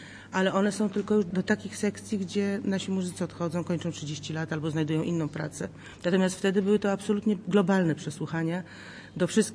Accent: Warsaw, Masovian Voivodeship, Poland; born there; w Warszawie jest mi o tyle lepiej, że to jest miasto, w którym się urodziłam, w którym mieszkali moi rodzice i dziadkowie, więc jest to moje miasto, więc nie jestem tutaj przyjezdną.

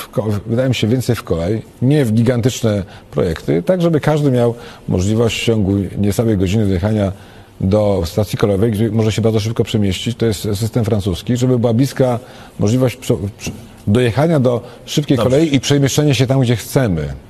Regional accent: Wrocław, Lower Silesian Voivodeship, Poland; Ja jestem z Wrocławia w ogóle i Dolny Śląsk jest naprawdę niesamowicie skomunikowany koleją.

